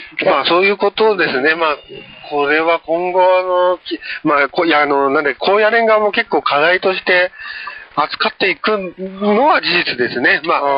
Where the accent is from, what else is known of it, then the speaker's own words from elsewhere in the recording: Kanagawa, Japan; まあ私の地元神奈川でも何校かが